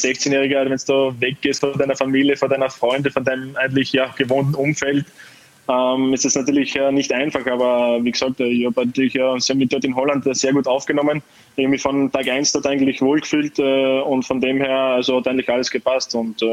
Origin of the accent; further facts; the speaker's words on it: Austria; also als Österreicher ist es immer das Ziel, dass man in der A-Nationalmannschaft spielen darf.